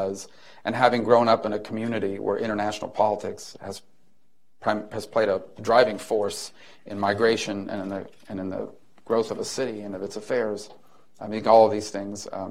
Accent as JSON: {"language": "English", "town": "Miami", "region": "Florida", "country": "United States", "tie": "born or raised there", "said": "Because I grew up in Miami."}